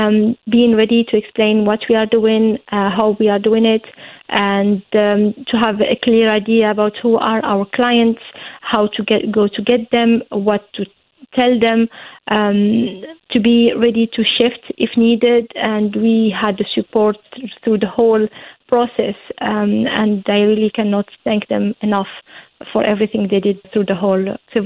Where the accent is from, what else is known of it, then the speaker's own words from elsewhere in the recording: Munster, Ireland; I am from Kerry